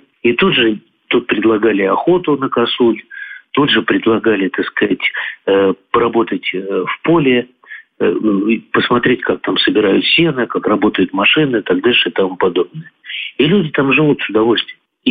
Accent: Moscow, Russia; Вы знаете, там чек был, я москвич, он был кратно меньше, чем в Москве.

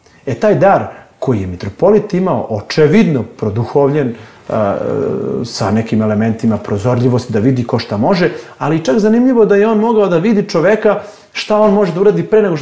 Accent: Bar, Bar Municipality, Montenegro; ja sam sveštenik iz Bara poslao neki mail da odemo na taj

